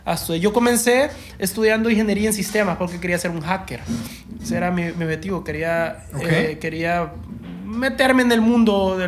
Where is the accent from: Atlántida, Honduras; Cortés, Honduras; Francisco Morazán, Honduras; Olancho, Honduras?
Atlántida, Honduras; La Ceiba; En La Ceiba, yo soy de La Ceiba, una ciudad costera en el bello país de Honduras, en la mitad de Centroamérica.